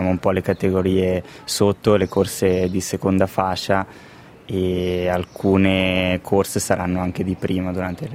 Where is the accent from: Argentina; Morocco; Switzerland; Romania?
Switzerland; Poschiavo, Graubünden; also born or lived in Samedan / St. Gallen; sono nato e cresciuto a Poschiavo. Dopo aver frequentato le scuole obbligatorie a Poschiavo, mi sono trasferito a Samaden, dove ho fatto il liceo. Poi ho proseguito a San Gallo